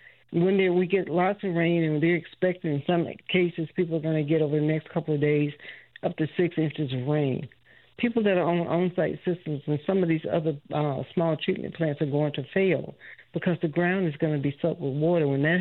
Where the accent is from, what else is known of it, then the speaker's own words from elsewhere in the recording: the South, United States; because I grew up black in the South during the civil rights movement.